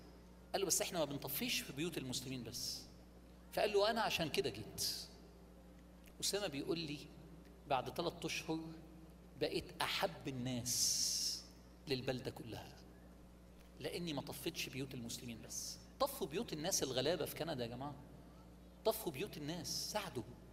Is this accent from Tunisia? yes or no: no; Alexandria, Alexandria Governorate, Egypt; انا من اسكندرية اصلا، وكنت نازل اسكندرية سايق عربيتي